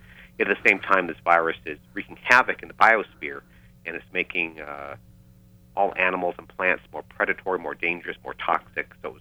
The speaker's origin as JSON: {"language": "English", "town": "Chicago", "region": "Illinois", "country": "United States", "tie": "born or raised there", "said": "we grew up in Chicago"}